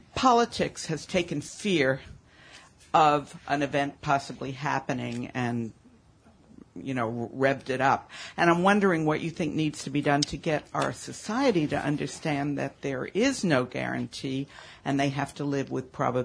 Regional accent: California, United States; California.

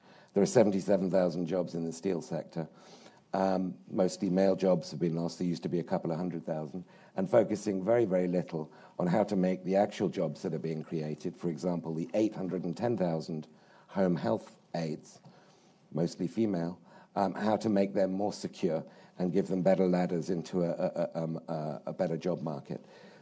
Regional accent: United Kingdom; as you'll have guessed from my accent, I tend to project a little bit from my own country. And what we saw in Brexit

